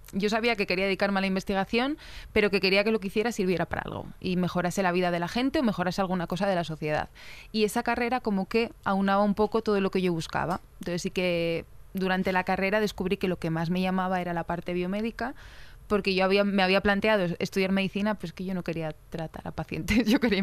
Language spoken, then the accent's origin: Spanish; León, Castile and León, Spain; tanto Pablo como yo venimos de León, que es una ciudad muy pequeña.